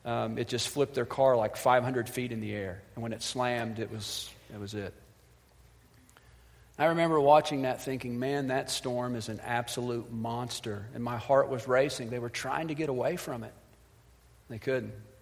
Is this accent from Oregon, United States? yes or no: no; Missouri, United States; born or raised there